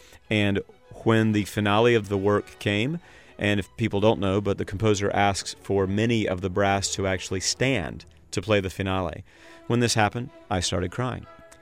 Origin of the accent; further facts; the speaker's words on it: Greenville, South Carolina, United States; Although I have to say that I'm from Greenville. My family is from a place called Possum Kingdom, South Carolina.